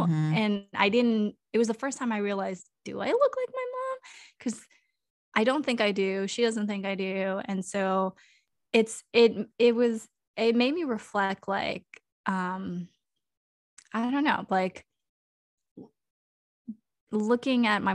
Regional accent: Kansas, United States; born there; And like, I was born in Kansas too. And Kansas is super white.

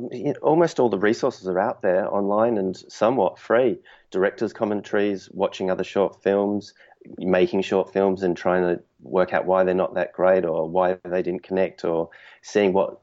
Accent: Adelaide, South Australia, Australia; moved away as an adult; now in Sydney, Australia; I'm originally from Adelaide, which is a small town in Australia. Moved up to Sydney, Australia, and then started from the ground up

